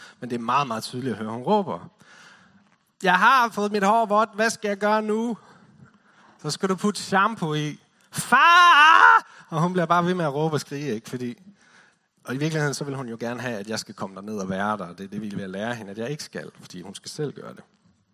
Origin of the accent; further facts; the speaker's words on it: West Jutland, Denmark; Fordi jeg kommer fra Vestjylland, og det er ikke sådan lige med det.